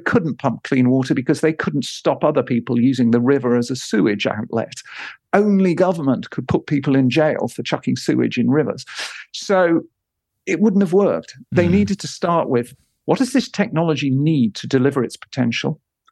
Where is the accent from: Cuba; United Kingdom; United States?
United Kingdom; Modesty aside, Britain, I'm British, has done pretty well at this.